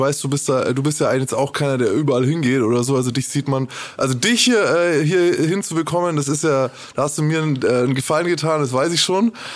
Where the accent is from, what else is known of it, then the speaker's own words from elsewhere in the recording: Nuremberg, Bavaria, Germany; Nürnberg, meine Heimatstadt, kommt rum.